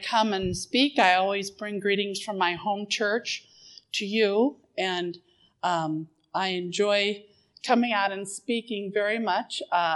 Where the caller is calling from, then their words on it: Marion, Iowa, United States; I come to you from Marion, Iowa.